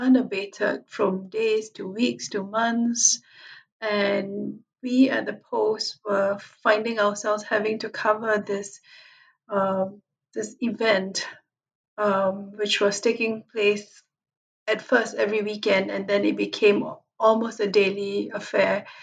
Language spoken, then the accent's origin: English; Singapore; I was originally from Singapore.